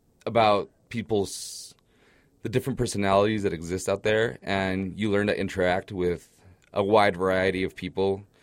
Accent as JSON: {"language": "English", "town": "Ciudad Juárez", "region": "Chihuahua", "country": "Mexico", "tie": "born or raised there", "also_born_or_lived": "Los Angeles", "lives_now": "El Paso, United States", "said": "I was living in Los Angeles, and so about a year ago, I moved back to Juarez. I grew up in Juarez."}